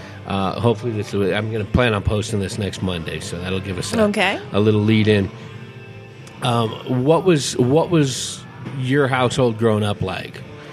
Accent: California, United States; I grew up in the San Francisco Bay Area, right outside of Oakland.

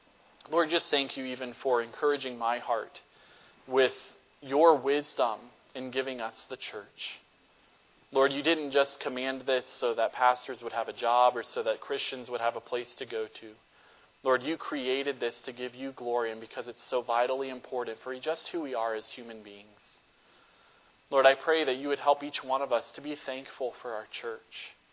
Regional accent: North Carolina, United States; You know, growing up in North Carolina, dew was a pain sometimes because it was always moist in North Carolina.

